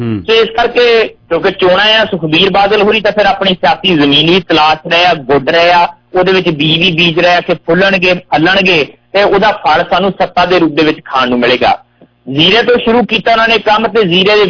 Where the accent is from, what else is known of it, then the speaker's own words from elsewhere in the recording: Punjab, India; ਦੁਆਬੇ ਵਾਲਿਆਂ ਨੂੰ ਮਾਫ ਕਰਨਾ, ਮੈਂ ਵੀ ਦੁਆਬੇ ਦਾ ਹੀ ਹਾਂ, ਪਰ ਦੁਆਬੇ ਵਾਲੇ ਸੁੱਖ ਰਹਿਣੇ ਹੋਏ ਹੋਏ ਆ।